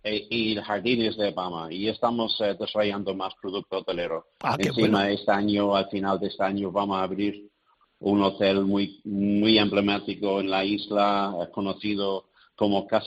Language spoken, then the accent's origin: Spanish; Ireland; Spanish is a second language; now in Tenerife, Spain; soy inmigrante de Irlanda. Llevo ya 35 años aquí en la isla de Tenerife.